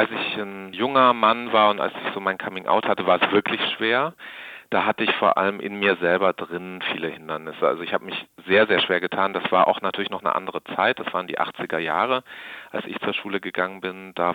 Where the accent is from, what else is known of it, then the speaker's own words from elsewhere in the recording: Freiburg, Baden-Württemberg, Germany; Also ich bin hier in Freiburg auch aufgewachsen als Kind, als Schüler.